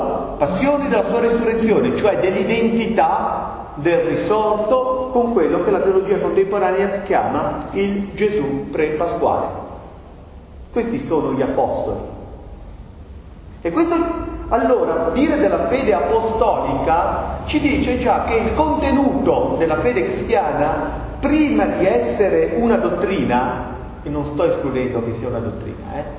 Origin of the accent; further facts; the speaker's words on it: Nervi, Liguria, Italy; born there; che sono nato a Nervi e non sono nato a Quarto, e che ho 46 anni e 3 mesi.